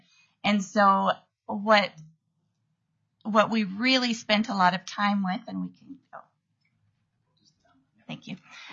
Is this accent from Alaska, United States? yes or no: yes; Ketchikan, Alaska, United States; I am from Ketchikan, and I'm the Effective Educators Committee chair.